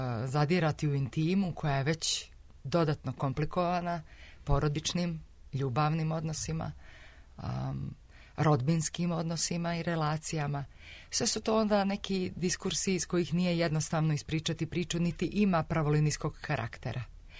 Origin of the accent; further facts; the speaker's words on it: Dodoši, Montenegro; I za mene, kao nekog koje je porijeklom iz Dodoša, mjesta gdje on snimao film Čudo neviđeno